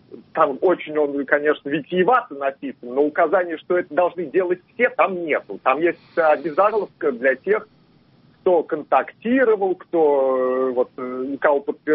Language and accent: Russian; Nizhny Novgorod, Nizhny Novgorod Oblast, Russia; я из Нижнего Новгорода.